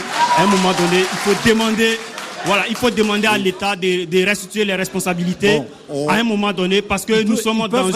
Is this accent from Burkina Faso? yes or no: yes; Burkina Faso; Tous ces éléments, en tant que burkinabé, qu'est-ce que nous recevons pour pouvoir, compenser toutes ces augmentations?